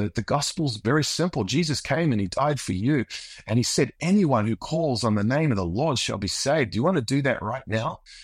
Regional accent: New Zealand; also born or lived in Australia; now in United States; me growing up in New Zealand, Australia, coming to America, Florida

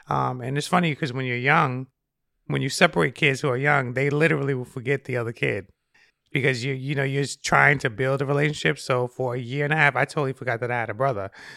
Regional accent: New York, United States; Well, I grew up in the Bronx. The first part of my life actually started in Harlem. So from Harlem to the Bronx with my grandparents.

